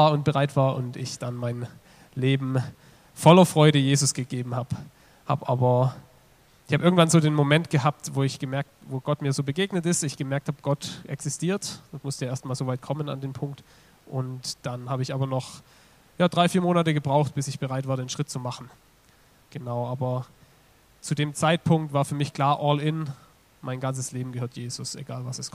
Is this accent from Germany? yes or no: yes; Baden-Württemberg, Germany; Ich komme aus Hohenlohe, bin 29